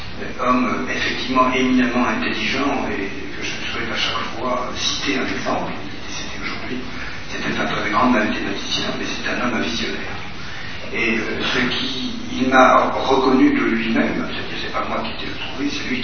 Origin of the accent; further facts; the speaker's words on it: France; Tous, et pas seulement chez nous en France, nous devons développer